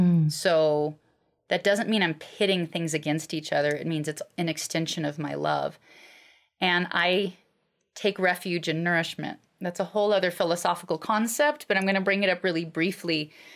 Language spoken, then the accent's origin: English; Alaska, United States; I grew up in Alaska. My mom left when I was 8.